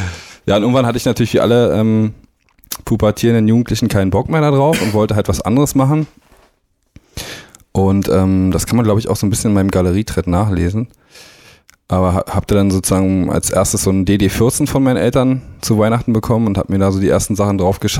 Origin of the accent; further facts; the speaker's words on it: Teltow, Brandenburg, Germany; also born or lived in Berlin; now in Düsseldorf, Germany; ursprünglich also bin ich gebürtiger Berliner, Ostberliner, bin aber sozusagen an der Berliner Stadtgrenze in Brandenburg, also heutzutage Land Brandenburg, groß geworden, in Teltow.